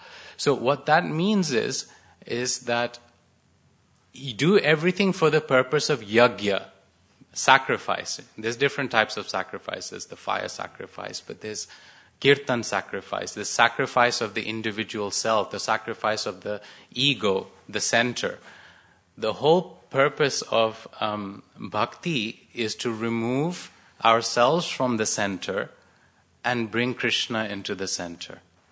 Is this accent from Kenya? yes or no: yes; Kenya; I come from Kenya. I lived there, so I understand a little bit about the people there.